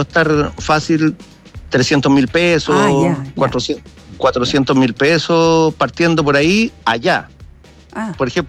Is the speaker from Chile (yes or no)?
yes; Valparaíso, Chile; Optimista, como porteño. Y invitar a la gente a que venga a Valparaíso.